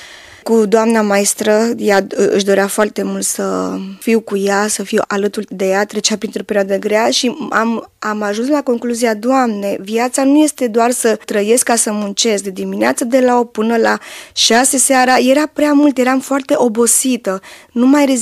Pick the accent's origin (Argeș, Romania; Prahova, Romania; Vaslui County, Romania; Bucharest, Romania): Bucharest, Romania; born there; M-am născut în București, într-o familie numeroasă. Am fost 6 copii, 4 fete și 2 băieți.